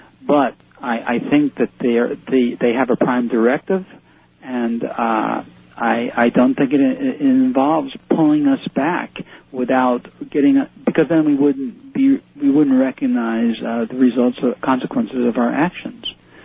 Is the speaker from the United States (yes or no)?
yes; Hackensack, New Jersey, United States; born there; Okay, I was born in Hackensack.